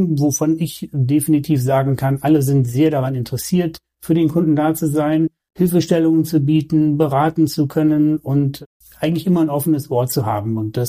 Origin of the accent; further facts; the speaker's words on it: Brafelen, Germany; Ich bin gebürtig und auch aufgewachsen in Brafelen, einem beschaulichen Dorf.